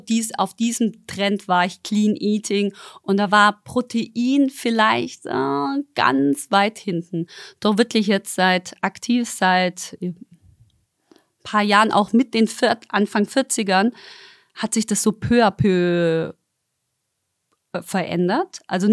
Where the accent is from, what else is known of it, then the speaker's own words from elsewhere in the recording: Stuttgart, Baden-Württemberg, Germany; ich bin ja in Stuttgart geboren und aufgewachsen.